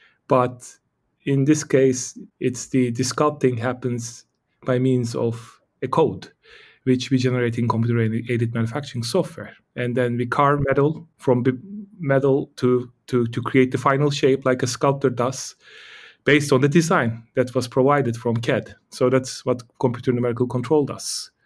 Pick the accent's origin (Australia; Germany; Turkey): Turkey; Istanbul; also born or lived in Canada; now in Sweden; Originally, I am from Turkey and I've been around the globe a little bit. So I lived in Canada, now in Sweden. I was born in Istanbul, so I traveled a bit.